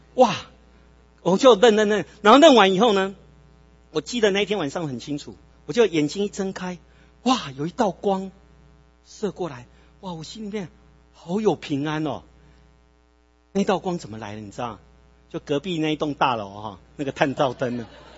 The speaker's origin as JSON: {"language": "Chinese", "country": "Taiwan", "tie": "born or raised there", "said": "我因为我在夜市长大，所以哈、哦，我不知道，你知道我们在台湾哦，很自然，我们就会讲一些三字经嘛"}